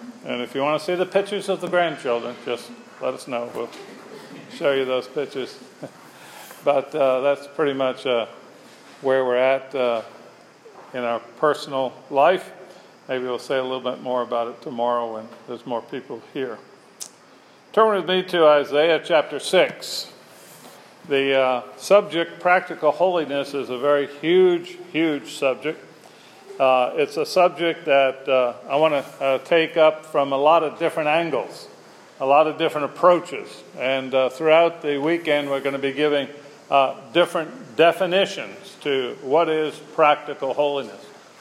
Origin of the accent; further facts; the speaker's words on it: Augusta, Georgia, United States; now in Lincolnton, United States; my wife Barbara. We're from Augusta, Georgia. That's the biggest city. Actually, we live in a little town called Lincolnton, and we fellowship at the Washington Bible Chapel in Washington, Georgia.